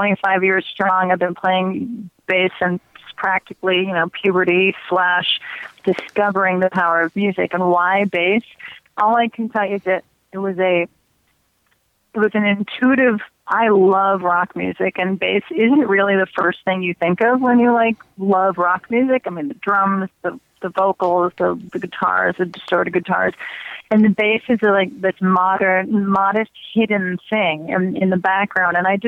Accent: Montreal, Quebec, Canada; I'm from Montreal, which is 4 hours due north, very straight line.

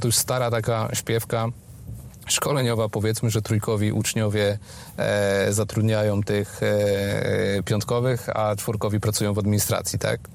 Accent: Szczecinek, West Pomeranian Voivodeship, Poland; Ja jestem ze Szczecinka, 40-tysięczne miasto, i całe życie moim największym marzeniem było to, żeby z tego miasta wyjechać

